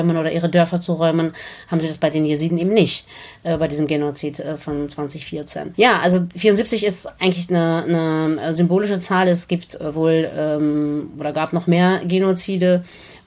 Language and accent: German; Armenia; ich komme aus Armenien, das ist richtig. Wir Jesiden kommen aber ursprünglich aus den Ländern Syrien, Türkei, Irak, teilweise auch Iran